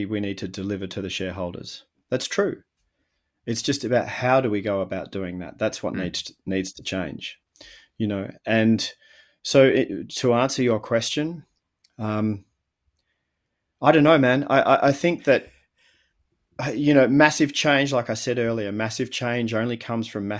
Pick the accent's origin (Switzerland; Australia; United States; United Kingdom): Australia; I'm an Aussie